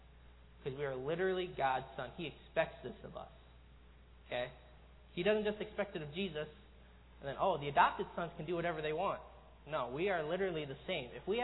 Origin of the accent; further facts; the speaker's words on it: United States; born there; I was born in America.